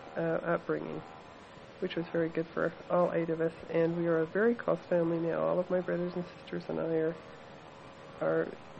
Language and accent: English; Salt Lake City, Utah, United States; born there; I was born in Salt Lake City. I was the seventh of eight children. My family live mostly in northern Utah, but I do have two sisters in California.